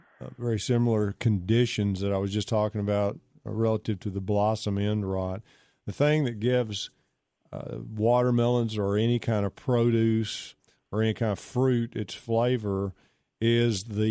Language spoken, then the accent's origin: English; Pittsburg, Texas, United States; like when I was growing up, I grew up in East Texas and Pittsburgh, Texas.